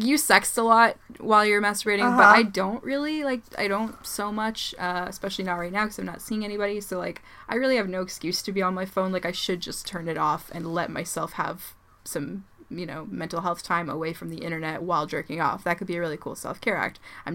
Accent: Toronto, Ontario, Canada; I am lucky enough to have had 3 really great ones in my hometown. 2 of them are not around anymore, but we have in Toronto Good For Her, Come As You Are, and Red Tent Sisters.

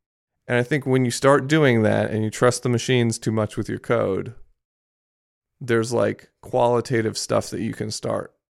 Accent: Japan; I grew up in Japan.

